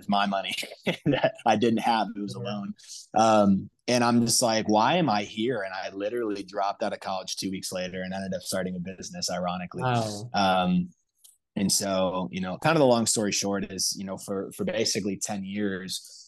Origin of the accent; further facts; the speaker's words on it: North Chicago, Illinois, United States; now in Idaho, United States; Well, so I live in Idaho now. I grew up in the Midwest, grew up in North Chicago.